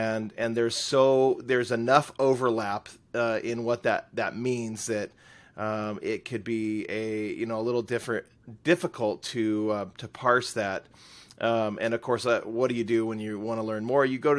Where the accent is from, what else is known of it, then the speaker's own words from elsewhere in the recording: Centralia, Washington, United States; So I'm originally from Centralia, Chehalis area, and that's the Chehalis tribe.